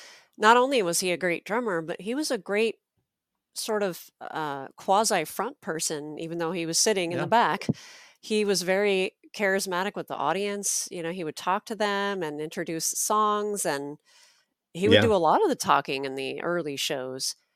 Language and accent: English; Los Angeles, California, United States; I went to LA to see him. That's my hometown